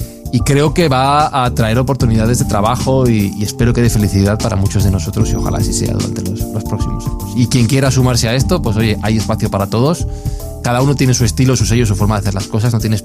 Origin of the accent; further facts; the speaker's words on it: Madrid, Community of Madrid, Spain; yo vivo en Madrid, yo soy español y toda mi vida he vivido aquí.